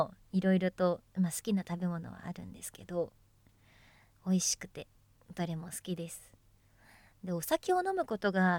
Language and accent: Japanese; Kanagawa, Japan; 出身地は神奈川県です。ちょっと詳しい場所までは言えないんですけど、はい、とても住みやすいです。